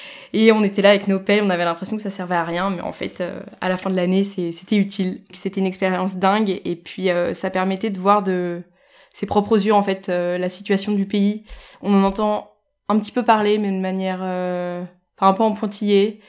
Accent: Annecy, Auvergne-Rhône-Alpes, France; Je suis originaire d'Annecy

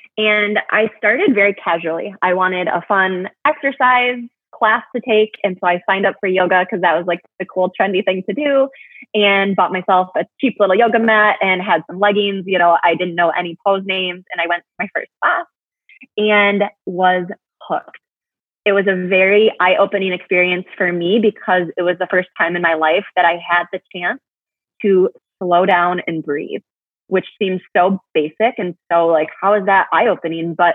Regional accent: Michigan, United States; I'm from Michigan. So yeah, I live in West Michigan. I have born and raised in Michigan, but on the other side of the state.

